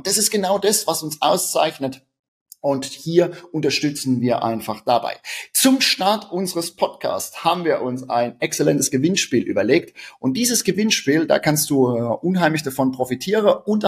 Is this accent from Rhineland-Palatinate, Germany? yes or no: yes; Rhineland-Palatinate, Germany; accent: Palatinate German